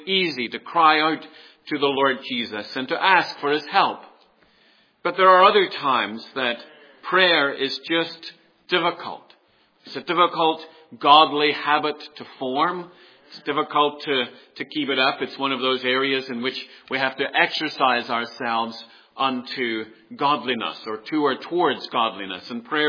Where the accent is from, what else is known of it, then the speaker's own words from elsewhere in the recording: Northern Ireland, United Kingdom; accent: Ulster; Both those words are difficult with my Ulster accent, I know.